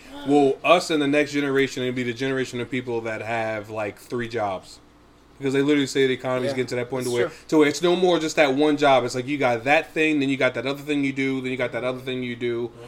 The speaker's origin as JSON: {"language": "English", "region": "New York", "country": "United States", "said": "like literally for us New Yorkers, we don't even call this shit New York anymore, or we don't say we're from New York. We say we're from old New York, because old New York wasn't none of this shit."}